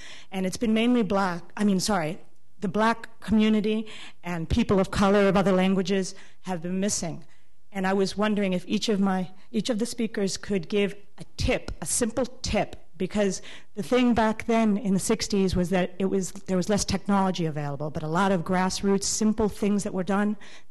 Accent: New York, United States; Okay, I grew up in New York, okay

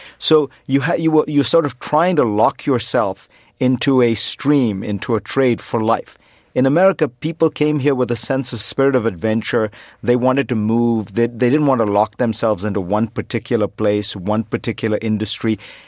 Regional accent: India; now in United States; the education I got growing up in India

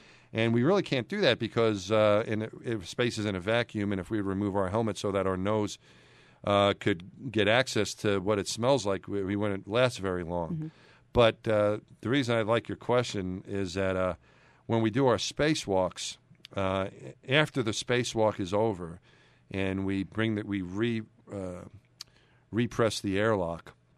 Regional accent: New York, United States; But, I'm from New York, and so my team growing up, as you said, was the Mets.

